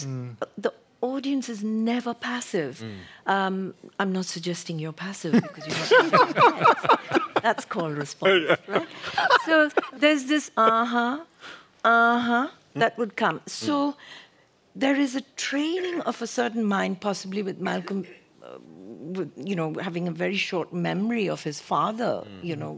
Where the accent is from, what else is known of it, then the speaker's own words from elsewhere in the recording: India; And it's a very strong African tradition, and I know as an Indian, very strong Indian tradition. Mm. We have the aha, oho. That's how we, in India we do it.